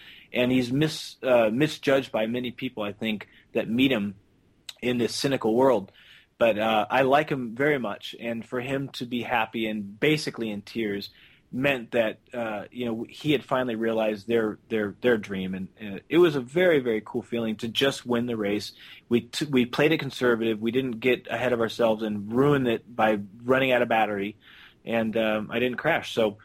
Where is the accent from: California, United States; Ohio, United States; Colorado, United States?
California, United States; You know, I'm American, so that's a pretty far place for a stupid person from Southern California.